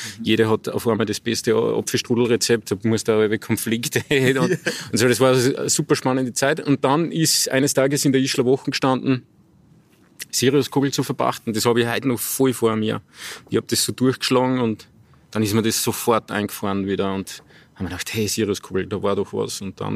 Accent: Bad Goisern, Upper Austria, Austria; Also ich liebe das Salzkammergut und das ist meine Heimat und ich bin der weltoffenste Mensch.

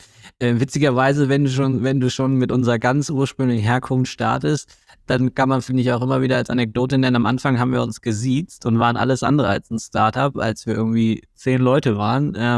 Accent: Germany; außerdem sind wir Deutsche, wir finden eh alles doof. So. Wir sind negative Menschen.

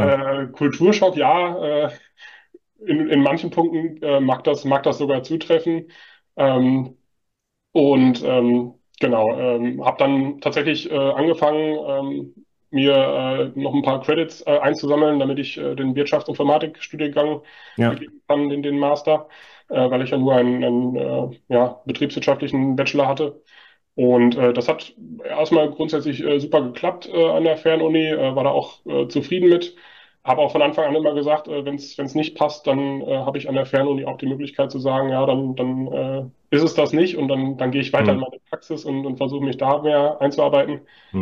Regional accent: North Rhine-Westphalia, Germany; born there; Dadurch, dass ich gebürtig aus der Nähe von Hagen komme, war das für mich nicht das große Problem.

